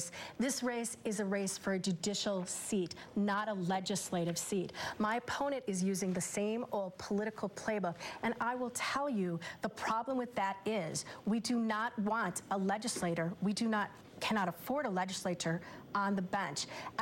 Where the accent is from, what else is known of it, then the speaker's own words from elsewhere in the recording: Wisconsin, United States; thank you to everyone in my home state of Wisconsin for watching.